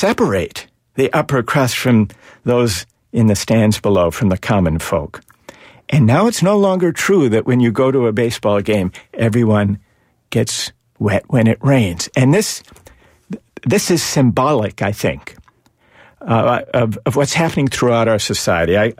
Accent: Minnesota, United States; When I was a kid, I've always been a baseball fan. I grew up in Minnesota. I'm a Red Sox fan now. I've been here for some years.

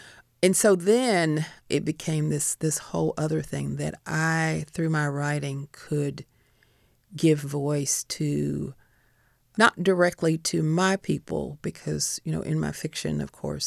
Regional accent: Kentucky, United States; accent: Kentucky; It was always, you're Black and from Kentucky, and then the sort of fascination with my accent was the other one.

